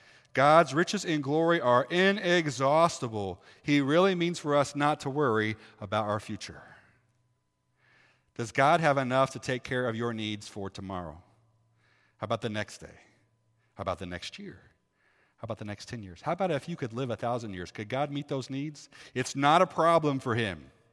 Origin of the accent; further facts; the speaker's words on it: Decatur, Illinois, United States; I grew up in Decatur, Illinois, which is like blue-collar, hard-working.